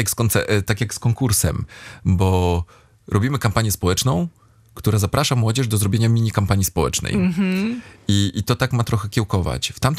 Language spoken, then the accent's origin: Polish; Gdańsk, Pomeranian Voivodeship, Poland; ja jestem fanem Gdańska. I jestem z Gdańska.